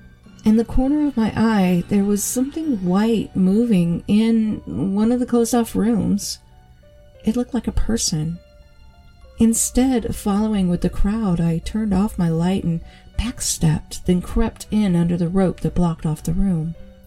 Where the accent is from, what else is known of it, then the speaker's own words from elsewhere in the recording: Santa Rosa, California, United States; I grew up in Santa Rosa, California, so going to fun events in the Bay Area was always easy for my family.